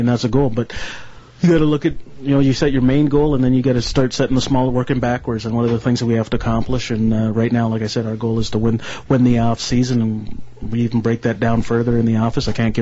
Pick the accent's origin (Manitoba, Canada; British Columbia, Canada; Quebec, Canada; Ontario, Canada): Manitoba, Canada; Winnipeg; growing up in Winnipeg, great CFL history